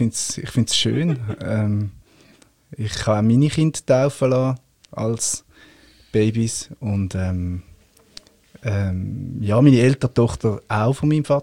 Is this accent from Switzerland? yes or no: yes; Switzerland; now in Zürich, Switzerland; so in dem Dorf, wo ich aufgewachsen bin, es halt dazu gehört hat, dass ein Kind getauft wird